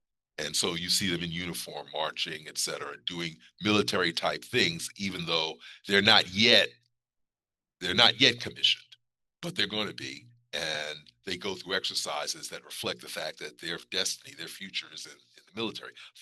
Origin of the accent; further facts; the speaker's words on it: the North, United States; having been born and raised in the North, never really visiting the South, I never actually experienced Jim Crow during those early years of my life